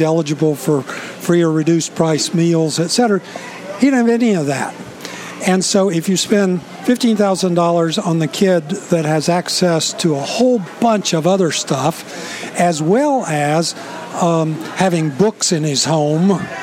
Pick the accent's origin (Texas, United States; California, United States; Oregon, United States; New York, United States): Texas, United States; Longview; Well, I grew up in East Texas.